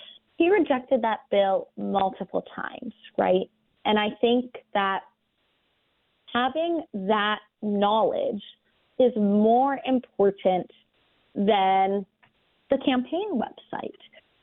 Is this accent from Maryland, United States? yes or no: yes; Maryland, United States; because I'm from Maryland, I'm going to use a Maryland example